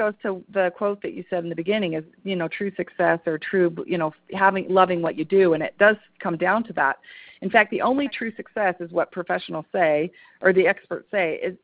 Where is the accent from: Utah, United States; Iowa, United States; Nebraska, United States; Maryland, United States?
Utah, United States; Salt Lake City; I am from Salt Lake City, Utah.